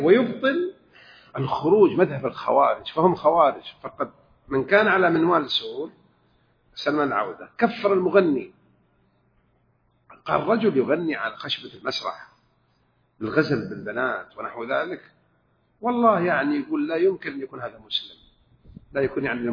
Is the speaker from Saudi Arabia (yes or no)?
yes; Jeddah, Makkah Province, Saudi Arabia; عندنا في جدة